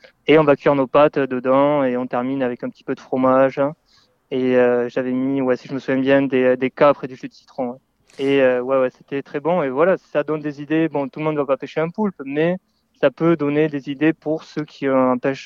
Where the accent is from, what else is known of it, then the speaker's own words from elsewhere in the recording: Castres, Occitanie, France; moved away as an adult; also born or lived in England / Switzerland; j'ai fini par l'apprentissage à un brevet professionnel pendant 2 ans chez moi à Castres, à côté de Toulouse. Et à 19 ans, je suis parti juste après l'apprentissage.